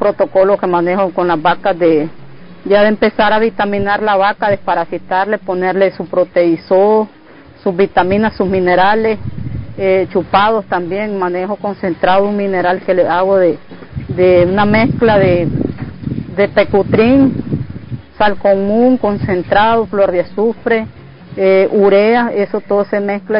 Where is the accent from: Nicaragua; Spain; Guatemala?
Nicaragua; Muelle de los Bueyes, South Caribbean Coast Autonomous Region; soy del municipio de Muelle de los Bueyes. Mi comunidad se llama Pintada Número 1